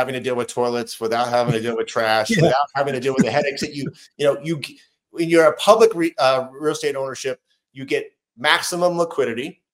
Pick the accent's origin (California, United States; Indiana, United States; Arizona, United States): Indiana, United States; I grew up in the Midwest in Indiana, where my dad, he got out of the Navy, was an electrician.